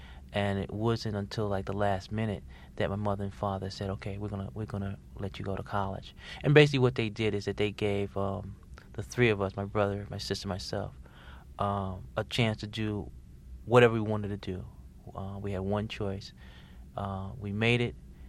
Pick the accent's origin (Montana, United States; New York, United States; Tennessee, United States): New York, United States; Bronx; Yeah, I was, a diehard New York Yankee fan before Steinbrenner purchased the club.